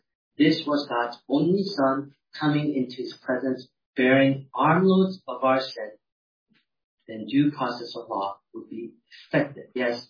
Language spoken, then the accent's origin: English; California, United States; I grew up in California, okay, so driving is a big deal.